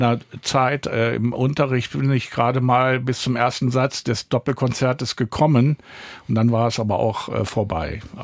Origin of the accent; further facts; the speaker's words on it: Hanover, Lower Saxony, Germany; ja, ich bin Hannoveraner von Haus aus